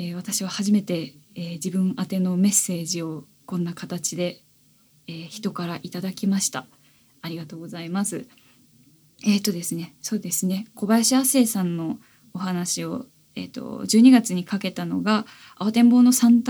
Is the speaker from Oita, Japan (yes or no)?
yes; Oita, Japan; now in Tokyo, Japan; 故郷の大分県でですね、オフィスレディをですね OL さんをですねやっていたんですけれども